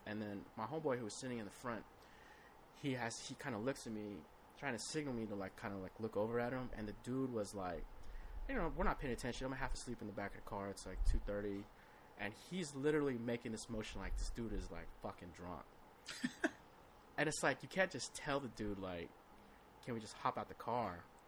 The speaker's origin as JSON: {"language": "English", "country": "Philippines", "said": "I'm Filipino."}